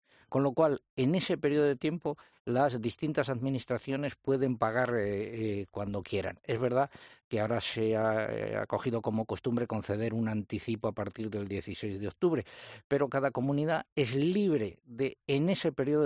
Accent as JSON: {"language": "Spanish", "region": "Castile and León", "country": "Spain", "tie": "born or raised there", "said": "una prueba ciclista que hubo en mi pueblo y en otros pueblos de alrededor, en la comarca de La Moraña, en Ávila."}